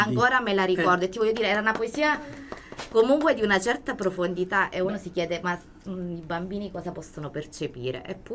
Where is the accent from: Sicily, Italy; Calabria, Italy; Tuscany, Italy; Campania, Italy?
Calabria, Italy; Castrovillari; soprattutto Castrovillari, tutti i calabresi del mondo, ma soprattutto Castrovillari, che è la mia terra, che comunque mi ha tanto cresciuto e ispirato.